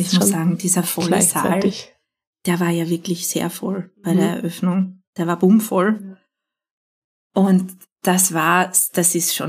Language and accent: German; Styria, Austria; Steiermark ist ja bekannt für sehr gute Kulinarik. Ich bin ja selber Steirerin.